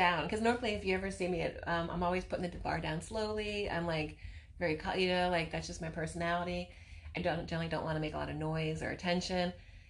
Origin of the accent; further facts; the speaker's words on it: Florida, United States; Yeah, so the turtle and the beachiness, and I'm from Florida.